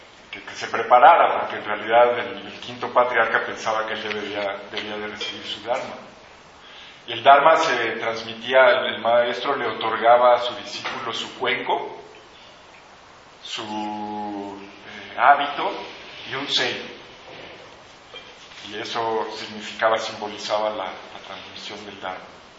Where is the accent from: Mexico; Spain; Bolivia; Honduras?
Mexico; Mexico City; now in Xalapa, Mexico; vengo de Jalapa y soy de la Ciudad de México, pero hace 15 años me fui a vivir para allá